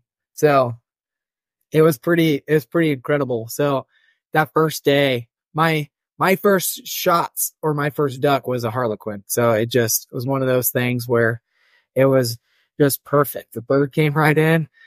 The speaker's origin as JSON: {"language": "English", "region": "Missouri", "country": "United States", "tie": "born or raised there", "said": "I grew up in Missouri, so I'm hunting like marshes, things like that."}